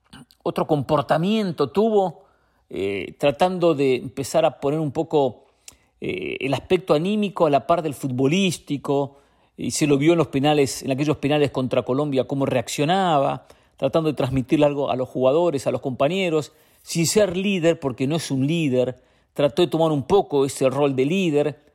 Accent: Argentina; la satisfacción que me representa haber ganado como argentino una Copa América.

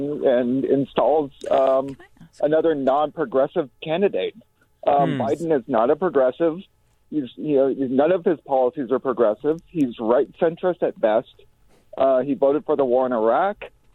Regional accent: Sacramento, California, United States; Hi, I'm from Sacramento.

